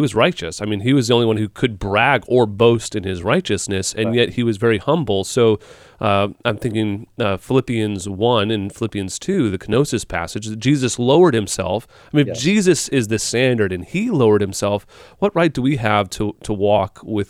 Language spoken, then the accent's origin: English; Midwest, United States; Where I grew up in the Midwest, we had 5 churches all on the same street, and we didn't even play a softball against those other churches. But when I came to New England